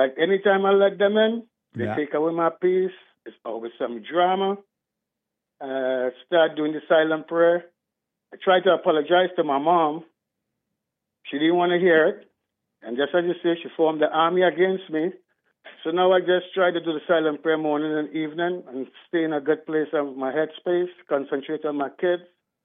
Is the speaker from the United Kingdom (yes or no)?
no; Trinidad & Tobago; now in United States; Well, I came from Trinidad in a very dysfunctional household. And for some reason, God got me out of there. I'm the only one in America.